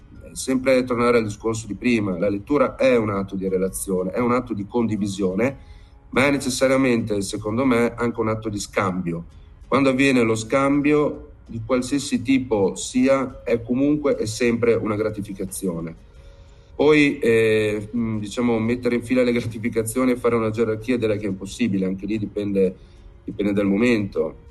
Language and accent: Italian; Bolzano, Trentino-Alto Adige, Italy; vivo appunto a Bologna da tantissimi anni e ho conosciuto molte persone. Mia madre è bolognese, una parte della mia famiglia è bolognese, anche se io sono originario di Bolzano